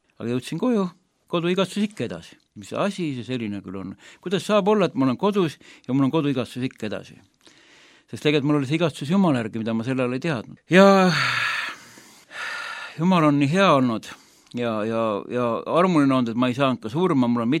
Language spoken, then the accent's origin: Estonian; Viljandi County, Estonia; mina olen see inimene, kes ma olen siit Viljandimaalt nüüd tulnud, et ma rääkis nüüd lühidalt enda seda alguse lugu. Et ma kasvasin selles mõttes ilmalikult kodus, et meil ei olnud Jumala sõnale kohta.